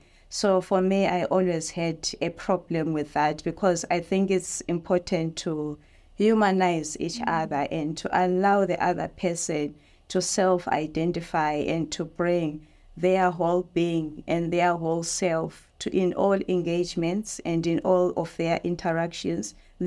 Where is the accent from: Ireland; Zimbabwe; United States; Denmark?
Zimbabwe; now in Australia; He was just turning four when we came to Australia from Zimbabwe. And I also have a six-year-old boy who was born here in Australia. So I identify as a person of the global majority, but by heritage and descent, I'm from Southern Africa.